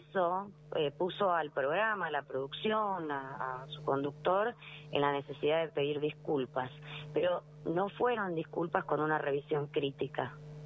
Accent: Argentina; Como argentinas

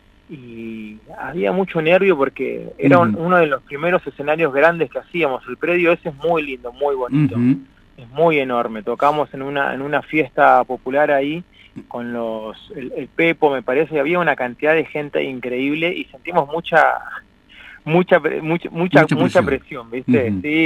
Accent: Argentina; Salvo Ivonne, el resto somos todos argentinos de esta patria tan, tan bonita

